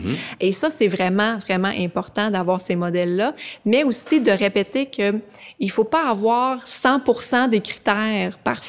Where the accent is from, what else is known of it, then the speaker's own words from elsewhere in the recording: Quebec City, Quebec, Canada; je viens de Québec, très impliquée dans le sport depuis mon tout jeune âge.